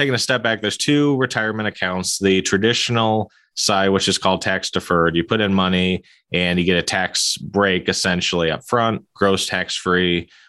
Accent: Marshall, Minnesota, United States; First deal I bought was a fourplex here in Marshall, Minnesota, my hometown.

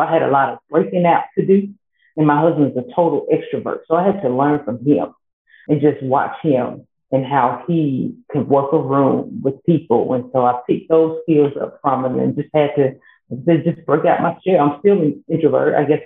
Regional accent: Jackson, Mississippi, United States; now in Madison, United States; from Jackson, Mississippi. I live in the suburbs of Jackson in Madison.

